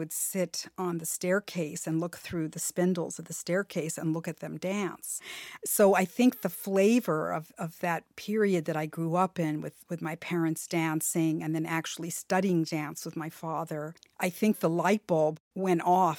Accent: Hollywood, California, United States; I'm originally from Hollywood, and I grew up in a home that was just steeped in music and dancing.

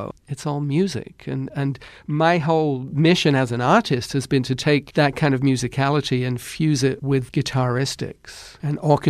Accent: England, United Kingdom; now in United States; I think attribute that to growing up in England and not having music be compartmentalized. As here in America

